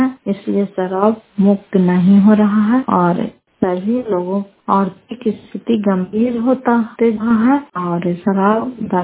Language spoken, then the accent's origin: Hindi; Bihar, India; घर फतेहपुर पंचायत मकरौता जिला नालंदा किराए प्रसाद के निवासी हूँ